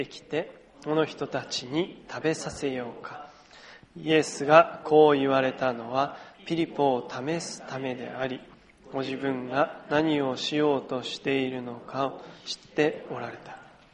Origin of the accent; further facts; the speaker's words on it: Sendai, Miyagi, Japan; also born or lived in Toyama; 私も地元の仙台であったり8年間いた富山で